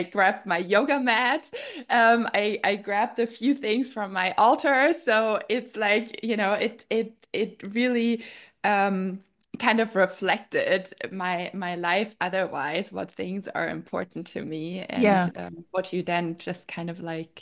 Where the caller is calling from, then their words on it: Santa Monica, California, United States; I am in Santa Monica.